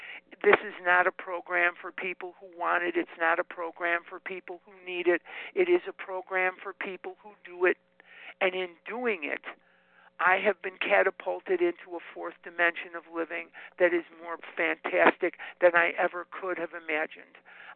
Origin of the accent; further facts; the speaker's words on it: Chicago, Illinois, United States; now in Arizona, United States; I'm born and raised in Chicago, by the way. You can take the boy out of Chicago, but you can't take Chicago out of the boy. I live in Arizona now